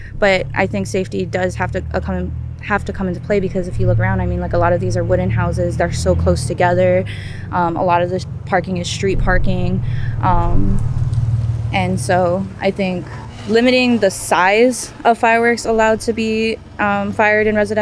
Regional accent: Guam; So I was born and raised on Guam. We're here temporarily for work.

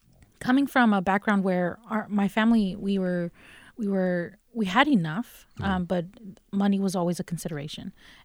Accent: Durham, North Carolina, United States; So I grew up here in Durham. Durham is all I knew growing up, and went through Durham Public Schools.

